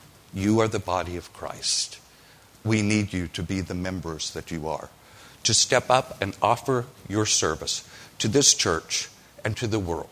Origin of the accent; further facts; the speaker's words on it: Perry, United States; Some of you of a certain age, around my age, when I was growing up in Perry